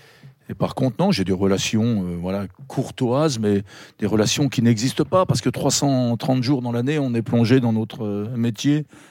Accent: Auvergne-Rhône-Alpes, France; J'adore les Auvergnats, mais je suis Savoyard avant tout. Donc voilà, ça c'est la précision. Donc pour moi, je suis né en Haute-Savoie. Mais en fait, je suis né en Savoie.

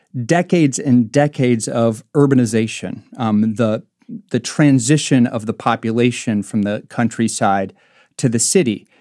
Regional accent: Marshalltown, Iowa, United States; I mentioned my hometown, Marshalltown, Iowa, which is right in the central part of Iowa, a really agricultural region. And Marshalltown's only got 27,000 people in it.

